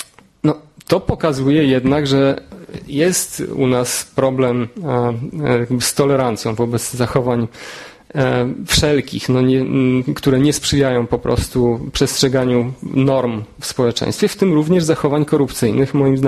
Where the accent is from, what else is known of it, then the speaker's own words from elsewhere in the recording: Warsaw, Masovian Voivodeship, Poland; Wychowałem się w Ursusie, gdzie w tym czasie były trzy podstawówki.